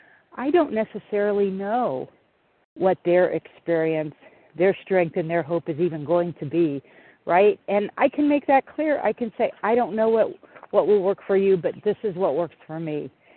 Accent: Florida, United States; from Florida, although I happen to be in West Virginia right now.

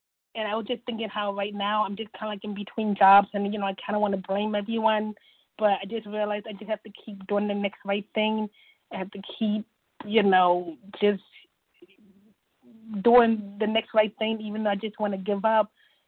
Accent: Ohio, United States; I'm from Ohio.

